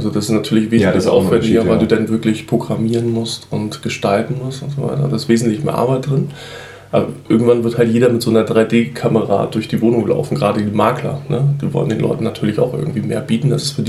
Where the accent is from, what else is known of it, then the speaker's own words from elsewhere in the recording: Hamburg, Germany; Ich bin aus Hamburg.